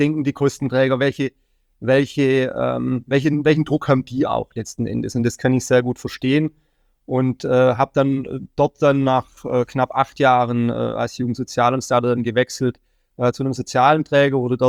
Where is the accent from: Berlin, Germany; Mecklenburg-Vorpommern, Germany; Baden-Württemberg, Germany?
Baden-Württemberg, Germany; Ich komme ursprünglich aus Baden-Württemberg